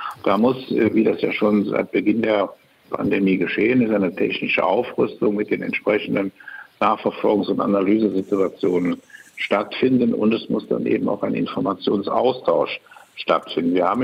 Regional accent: North Rhine-Westphalia, Germany; Ich komme ja bekanntermaßen aus dem Bundesland Nordrhein-Westfalen

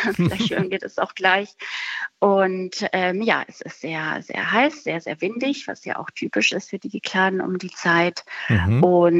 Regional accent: Greece; Ich bin selber Griechin und schreibe auch auf Griechisch

